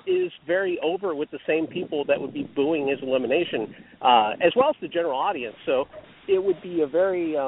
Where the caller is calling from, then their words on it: Tampa, Florida, United States; calling from Tampa, Florida.